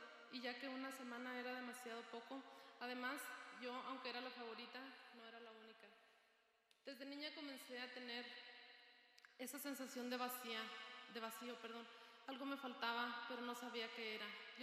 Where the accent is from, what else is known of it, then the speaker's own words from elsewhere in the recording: Chihuahua, Mexico; Nací y crecí en la Sierra de Chihuahua. Soy la quinta de 9 hermanos.